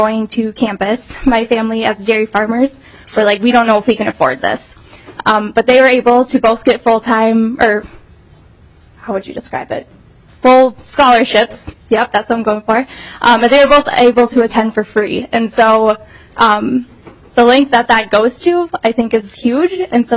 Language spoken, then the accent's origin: English; Lake City, Minnesota, United States; And I'm from Lake City, Minnesota. So does anyone know where that is? Southeast? Anyone?